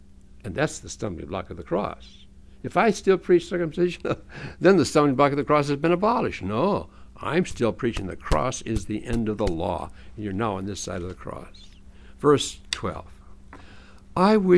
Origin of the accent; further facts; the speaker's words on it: Hinckley, Minnesota, United States; but I'm from Hinckley, Minnesota, and still, what does that mean?